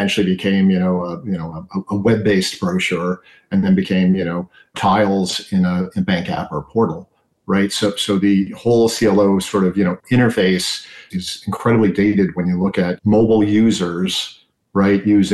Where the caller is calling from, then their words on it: New Jersey, United States; Joining you from northern New Jersey, about 10 miles outside of Manhattan.